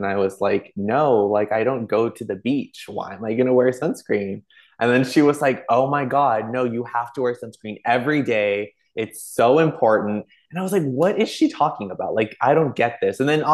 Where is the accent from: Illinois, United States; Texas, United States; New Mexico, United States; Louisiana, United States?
Texas, United States; McAllen; also born or lived in Mission, Texas; born and raised in the Rio Grande Valley, deep South Texas, born in McAllen. Spent some of my early years in McAllen and then went to Mission